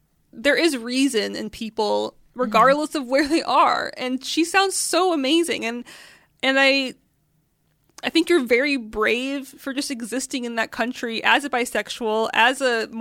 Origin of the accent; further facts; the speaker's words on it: Israel; And I always feel like I'm scared to say I'm from Israel for two different reasons.